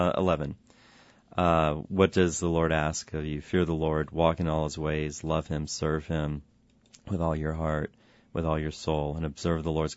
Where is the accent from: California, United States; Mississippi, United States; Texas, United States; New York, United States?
Texas, United States; I'm from Texas, and a lot of what we hear from Texas, from some of our non-Lutheran brothers and sisters